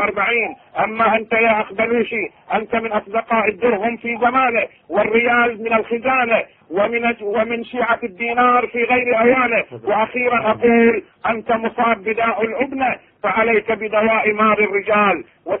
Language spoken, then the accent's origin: Arabic; Bahrain; ترى صار لي ساعتين على الخط أنا من البحرين